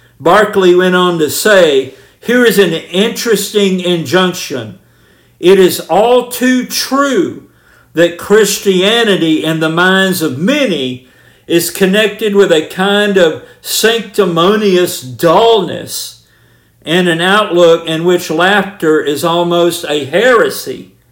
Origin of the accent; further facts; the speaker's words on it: Georgia, United States; and though I never served, I grew up on Army posts, and I lived outside Fort Benning, Georgia for a good bit of my life